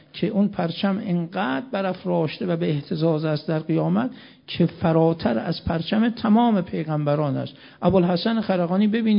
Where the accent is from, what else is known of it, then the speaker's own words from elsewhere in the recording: Mashhad, Razavi Khorasan, Iran; مشهدی ها ما تو شهر خودمون واقعا این رسم هست